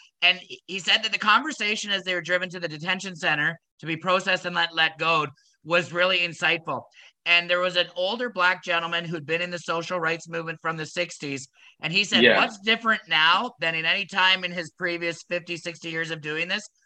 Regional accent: Ontario, Canada; I grew up in Waterloo Region.

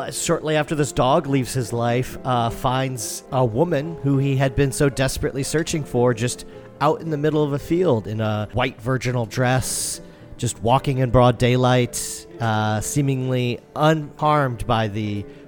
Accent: Ireland; I mean, I'm Irish after all, and there's a reason the Irish have the reputation they do.

